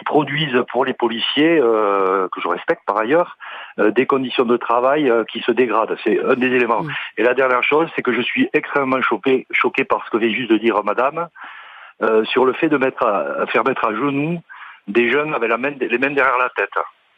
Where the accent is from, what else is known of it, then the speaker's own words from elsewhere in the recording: Toulouse, Occitanie, France; Donc je suis de Toulouse